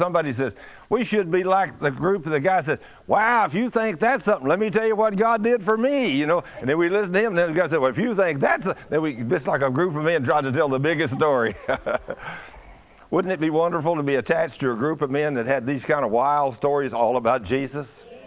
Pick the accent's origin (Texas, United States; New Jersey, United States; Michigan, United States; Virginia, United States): Texas, United States; if you've ever been to Texas, you know where I come from. I'm from Texas. And I'm not ashamed of that.